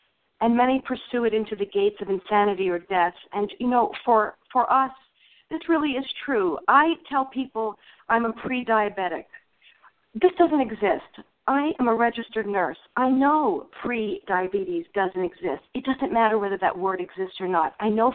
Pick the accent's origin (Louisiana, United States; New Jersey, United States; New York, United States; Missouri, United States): New Jersey, United States; from South Jersey, a recovered compulsive overeater.